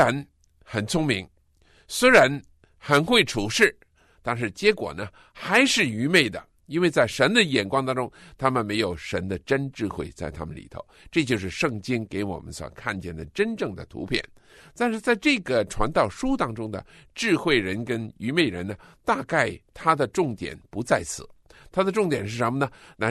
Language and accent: Chinese; China; 我们中国人所吃的中药都是很苦的